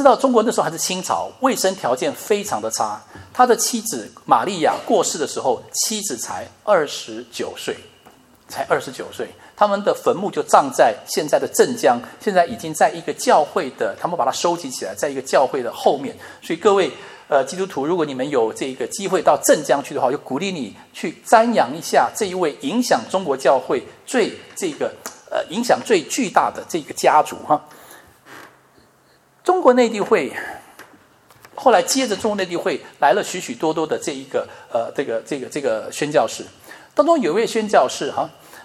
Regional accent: Taiwan; 文革的时候，当我在台湾，我从台湾来，那时候我6、7岁，我就隐隐约约的知道对岸发生的一些事情。

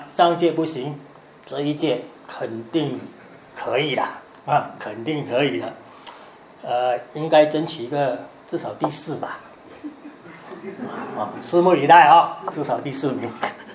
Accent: China; 就好像我们的中国人呢，我们就讲说我们中国人的祖先是什么？炎黄子孙嘛

